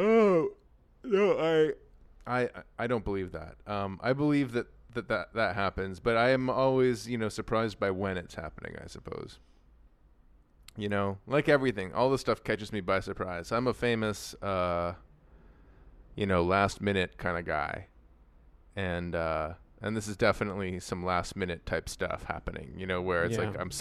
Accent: Toronto, Ontario, Canada; now in Los Angeles, United States; I was recently up in my hometown of Toronto

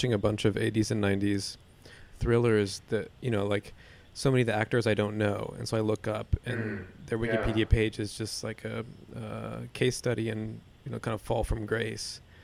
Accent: Texas, United States; But I definitely ran into people growing up in Texas who were part of that.

